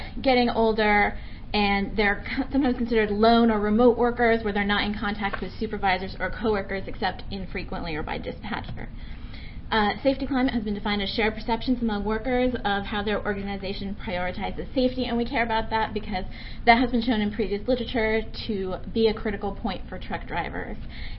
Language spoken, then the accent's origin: English; Washington, United States; I'm also from Washington State.